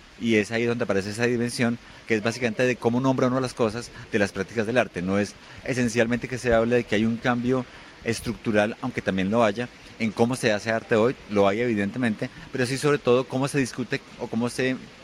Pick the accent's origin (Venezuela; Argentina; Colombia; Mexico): Colombia; como algunos del equipo curatorial, como colombianos, otro tipo de imaginarios culturales diferentes sobre Medellín